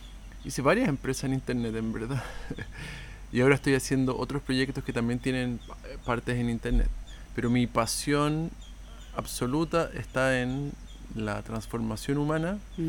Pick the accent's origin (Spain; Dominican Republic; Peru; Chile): Chile; yo soy de Chile, nací en Chile